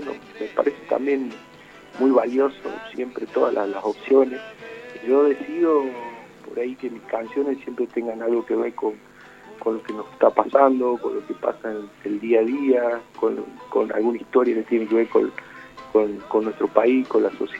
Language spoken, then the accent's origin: Spanish; Jujuy, Argentina; contar un poco lo que es mi tierra, mi provincia, su diversidad cultural, su música